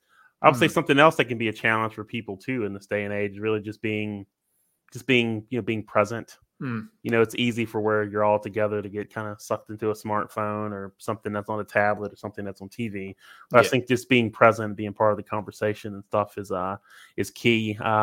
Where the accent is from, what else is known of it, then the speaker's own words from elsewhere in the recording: Mobile, Alabama, United States; So I'm originally from Alabama, in Mobile. You know, kind of lived like in the suburbs, like a lot of people.